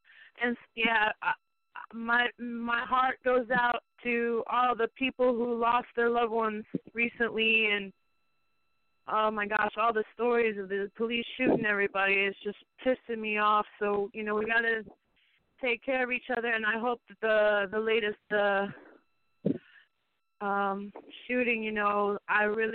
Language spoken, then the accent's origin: English; Detroit, Michigan, United States; I'm from Detroit, and so is